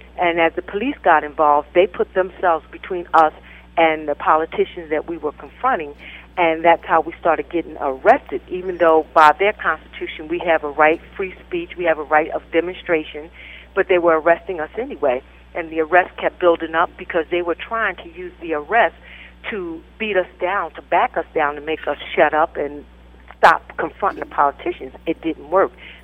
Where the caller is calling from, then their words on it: Cambridge Springs, Pennsylvania, United States; I'm calling from Cambridge Springs, Pennsylvania.